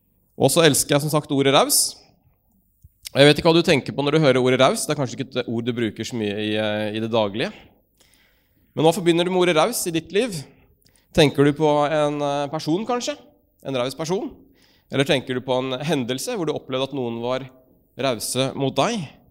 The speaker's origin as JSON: {"language": "Norwegian", "town": "Larvik", "region": "Vestfold", "country": "Norway", "also_born_or_lived": "Bergen", "accent": "Larvik dialect", "said": "Og opprinnelig så er jeg fra Larvik, så derfor så snakker jeg larvikansk, hvis noen lurte på dialekten. Selv om det begynner å bli lenge siden jeg bodde i Larvik da, så holder jeg fast på østlandsdialekten."}